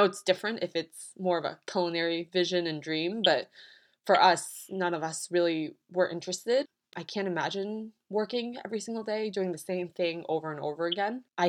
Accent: Manchester, Connecticut, United States; I grew up in Manchester, Connecticut, was predominantly white.

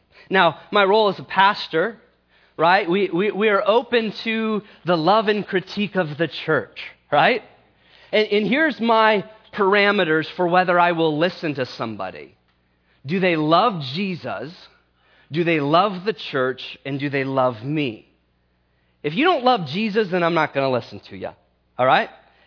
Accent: Iowa, United States; I'm from the Midwest. I'm from Iowa. And we have tornadoes and natural disasters, and we have flooding.

